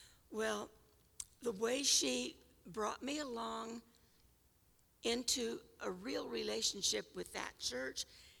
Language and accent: English; Pomona, California, United States; moved away as an adult; I was born in Pomona, California at a very early age.